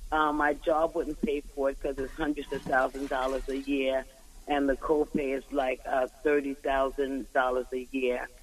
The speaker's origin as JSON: {"language": "English", "region": "New York", "country": "United States", "said": "I'm from New York. I'm calling."}